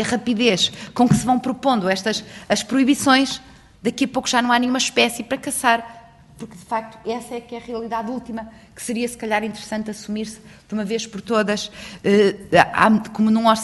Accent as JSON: {"language": "Portuguese", "town": "Arcos de Valdevez", "region": "Norte", "country": "Portugal", "said": "eu sou do distrito de Viana do Castelo, Arcos de Valdevez, 80% do território, Reserva Mundial da Biosfera."}